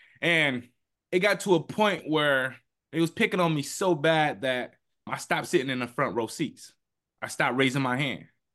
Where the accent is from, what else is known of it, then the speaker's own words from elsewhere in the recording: Detroit, Michigan, United States; also born or lived in Inkster; I lived with my grandma. I'm from Detroit, but we stayed in Inkster, Michigan.